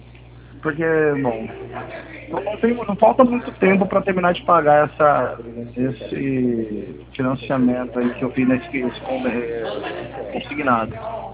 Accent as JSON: {"language": "Portuguese", "town": "Araçatuba", "region": "São Paulo", "country": "Brazil"}